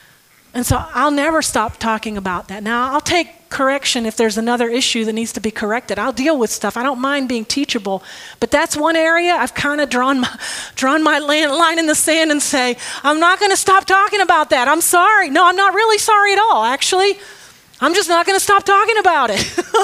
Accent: the South, United States; because I'm a Southern girl. I was brought up in the South, and every good Southerner has sweet tea in their fridge.

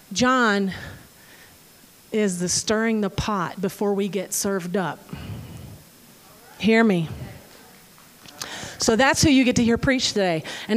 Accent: the South, United States; Some of you know I was brought up in the South.

